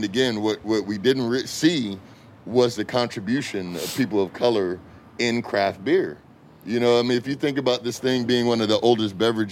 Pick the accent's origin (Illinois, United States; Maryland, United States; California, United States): California, United States; born there